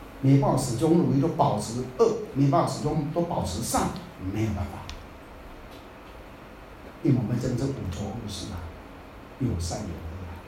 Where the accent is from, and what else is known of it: Taiwan